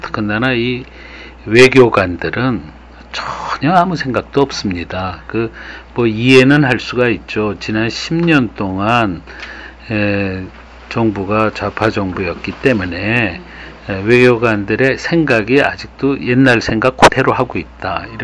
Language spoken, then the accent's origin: Korean; South Korea; 그래서 우리 한국 사람으로서는 탈북 난민의 강제 송환은 안 된다.